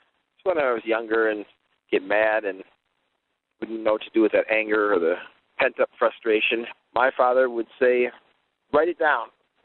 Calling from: Delavan, Wisconsin, United States; I'm calling from Delavan, Wisconsin.

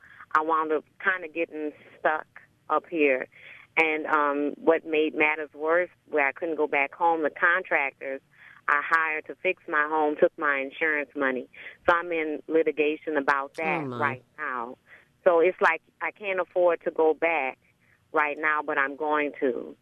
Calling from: New Orleans, Louisiana, United States; I'm from New Orleans, and I'm living in Illinois like 2 years later, you know, after the storm.

